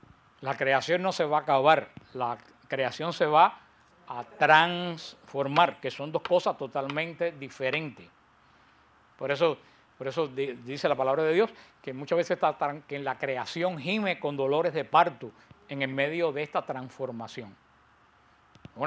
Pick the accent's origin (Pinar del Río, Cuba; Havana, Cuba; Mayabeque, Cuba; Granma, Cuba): Pinar del Río, Cuba; de allá de mi tierra, de Pinal del Río